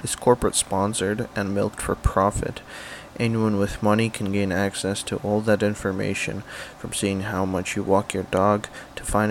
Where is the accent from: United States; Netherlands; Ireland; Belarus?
Belarus; I grew up in Belarus. I've seen what this infrastructure enables when the switch gets flipped.